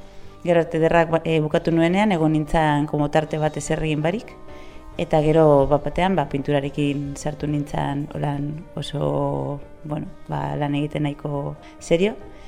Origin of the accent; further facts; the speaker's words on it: Durango, Basque Country, Spain; also born or lived in Bilbao; eta Durangokoa naiz, baina bueno, arte derrak Bilbon ikasi nuen, beraz Bilbo bizi izan dut urte pilo bat, 20 urte edo